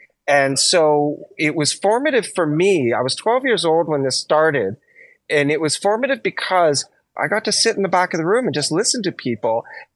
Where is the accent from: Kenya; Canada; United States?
Canada; Montreal, Quebec; I grew up in Montreal, Canada.